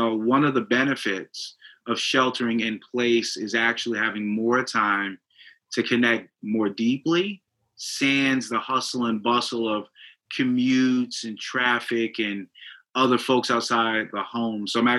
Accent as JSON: {"language": "English", "town": "Jersey City", "region": "New Jersey", "country": "United States", "said": "but I'm also from Jersey City, New Jersey."}